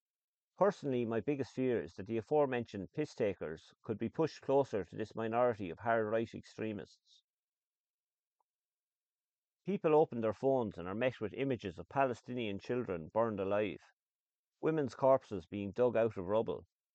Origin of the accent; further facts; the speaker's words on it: Ireland; I'm a writer from Ireland.